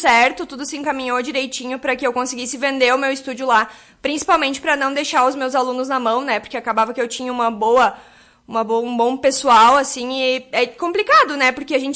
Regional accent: Arroio do Tigre, Rio Grande do Sul, Brazil; eu sou natural de Arroio do Tigre, cidade mais no centro do estado.

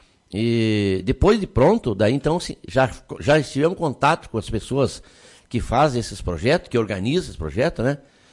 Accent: Eucalipto, Rio Grande do Sul, Brazil; born there; eu nasci no Eucalipto

